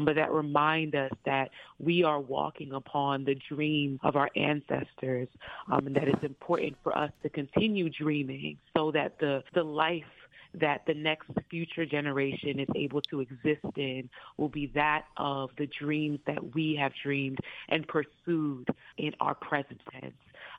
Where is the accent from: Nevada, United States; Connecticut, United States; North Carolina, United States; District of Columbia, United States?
District of Columbia, United States; Washington; I've added a few things that remind me of my hometown, Washington, D.C., and that remind me of my alma mater, Howard University.